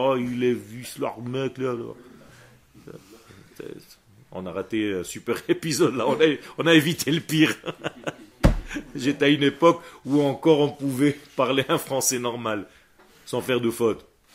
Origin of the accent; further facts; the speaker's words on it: Israel; born there; first language Hebrew; French is a second language; Non, je suis israélien. Okay. Je suis né en Israël, ma langue natale c'est l'hébreu. Donc j'ai appris le français juste pour venir enseigner au Machon Meir.